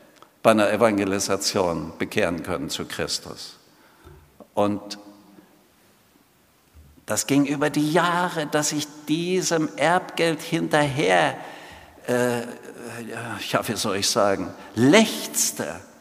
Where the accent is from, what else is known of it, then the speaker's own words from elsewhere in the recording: East Germany, Germany; Ich bin in der DDR aufgewachsen.